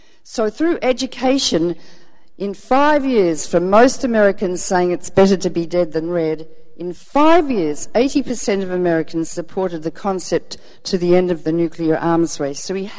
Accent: Melbourne, Victoria, Australia; born or raised there

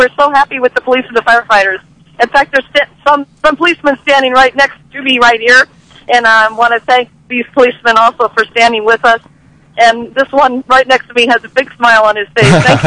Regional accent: Champaign-Urbana, Illinois, United States; everybody's so happy when they find out that we're from Champaign-Urbana.

